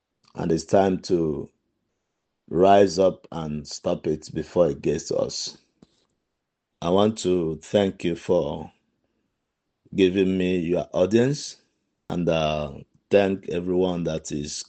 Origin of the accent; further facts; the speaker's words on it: Nigeria; I am 51 years old. I'm from Africa, Nigeria.